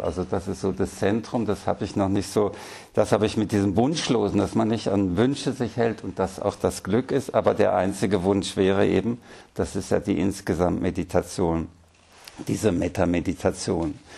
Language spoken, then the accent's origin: German; Baden-Württemberg, Germany; weil Freiburg 1944 ausgebombt wurde und wir dann fluchtartig in den Hotzenwald, das ist der südliche Schwarzwald, gezogen sind, weil wir dort so eine Ferienwohnung unterm Dach hatten in einem kleinen Bauernhaus.